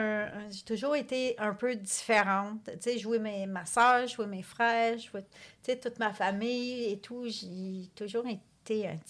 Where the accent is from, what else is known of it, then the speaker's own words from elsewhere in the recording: Bedford, Quebec, Canada; moi, je viens de Bedford.